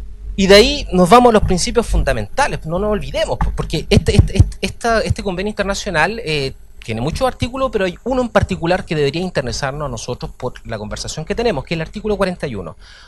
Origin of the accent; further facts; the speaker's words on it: Chile; moved away; hoy en día yo como chileno en el exterior yo no puedo decir cuántos somos